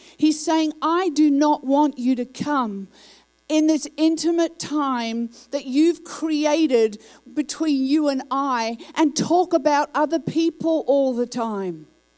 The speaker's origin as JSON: {"language": "English", "country": "Australia", "tie": "born or raised there", "also_born_or_lived": "England", "lives_now": "United States", "said": "Now, I was born in England, raised in Australia, and now I live in America"}